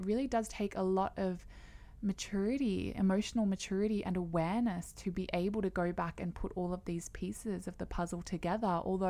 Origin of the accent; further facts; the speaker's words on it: Canberra, Australian Capital Territory, Australia; I'm from Canberra, Australia.